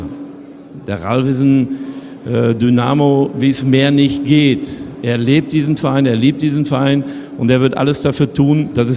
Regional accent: North Rhine-Westphalia, Germany; ich brauche vielleicht ein bisschen länger als Westfale

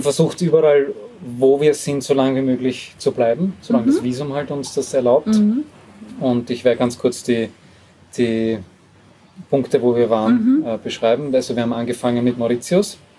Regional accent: France; German is a second language; als Franzose

